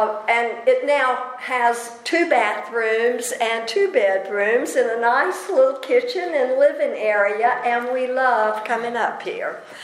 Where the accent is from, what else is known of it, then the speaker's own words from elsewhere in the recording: the South, United States; Just in case you didn't know, I'm a Southerner.